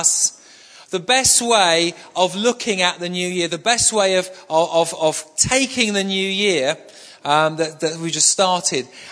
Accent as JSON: {"language": "English", "town": "Manchester", "region": "North West England", "country": "United Kingdom", "said": "I come from Manchester, and up in Manchester, I remember driving along a street in North Manchester. It's a very poor area of Manchester, deprived area of Manchester."}